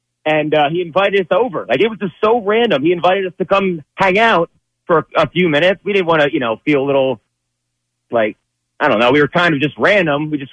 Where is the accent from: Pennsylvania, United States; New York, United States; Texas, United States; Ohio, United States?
Pennsylvania, United States; We said, we're all Philly area, you know, outside Reading